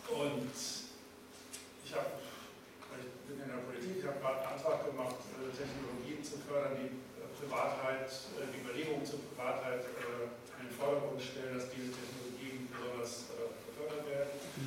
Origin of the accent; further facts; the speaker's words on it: North Rhine-Westphalia, Germany; Da gibt es oft völlige Leere eigentlich, habe ich so gemerkt, in Westfalen, wo ich herkomme.